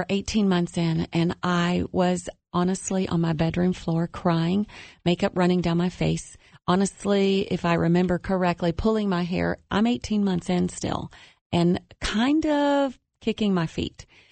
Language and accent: English; Alabama, United States; I know in the South, because I'm from Alabama, everybody delivers casseroles.